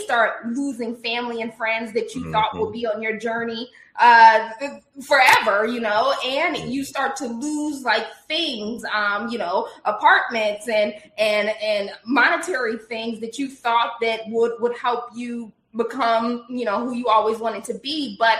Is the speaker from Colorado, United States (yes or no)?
no; Chicago, Illinois, United States; also born or lived in New York; now in Los Angeles, United States; I'm from Chicago. I've lived in New York. You know, I live in L.A. where everybody loves everybody.